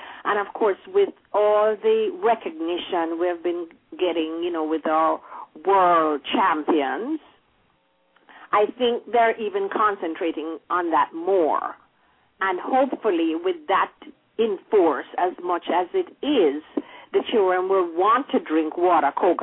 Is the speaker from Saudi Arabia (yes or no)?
no; Jamaica; I always am just so grateful to have had the time I did when I grew up in Jamaica.